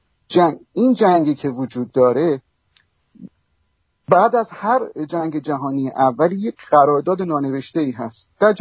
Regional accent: Iran; now in United States; ما به عنوان یک ایرانی باید وضعیت خودمون رو مشخص بکنیم

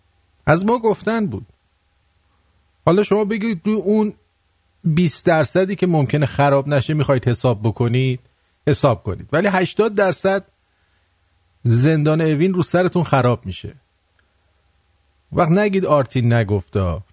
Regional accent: Iran; همه ما ایرانی هستیم

